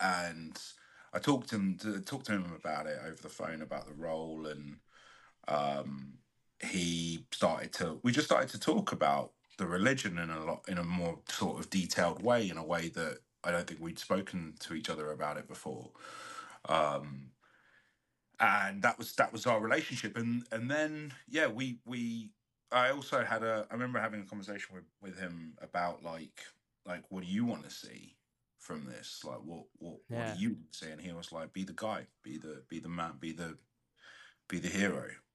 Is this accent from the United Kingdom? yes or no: yes; United Kingdom; I was brought up a Hindu, I was Punjabi, right? I'm British as well at the same time.